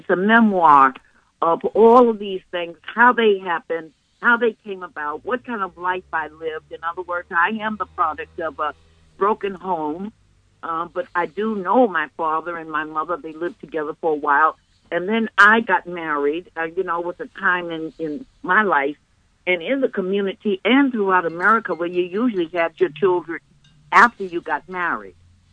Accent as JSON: {"language": "English", "town": "New York City", "region": "New York", "country": "United States", "tie": "born or raised there", "also_born_or_lived": "Florida", "said": "when I was born and raised right there in Harlem. I'm a New Yorker."}